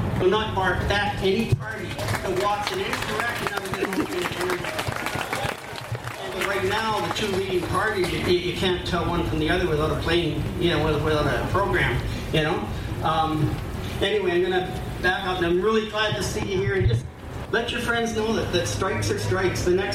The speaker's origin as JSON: {"language": "English", "region": "British Columbia", "country": "Canada", "said": "I'm from Kla'aman. That is the nation that is the furthest north of all the Coast Salish territory."}